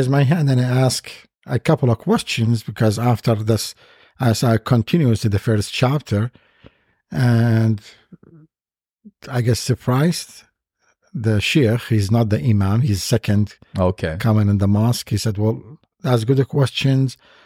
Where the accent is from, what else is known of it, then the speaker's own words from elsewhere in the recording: Baghdad, Baghdad Governorate, Iraq; And I was born and raised in Iraq, in Baghdad, as a Muslim Shiite.